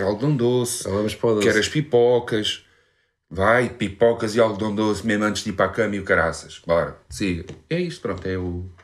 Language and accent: Portuguese; Portugal; sou português.